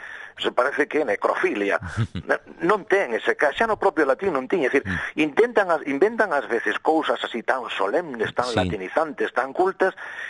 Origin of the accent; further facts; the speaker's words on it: Santa Comba, Galicia, Spain; Tamén somos de Santa Comba.